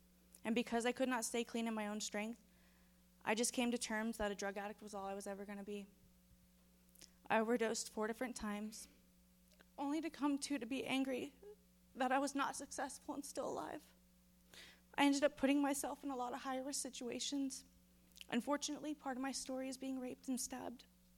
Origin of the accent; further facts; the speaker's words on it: Florida, United States; I'm 30 years old, and I was raised in South Florida.